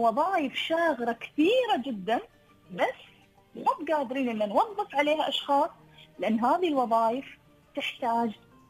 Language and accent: Arabic; United Arab Emirates; اليوم عندنا في الإمارات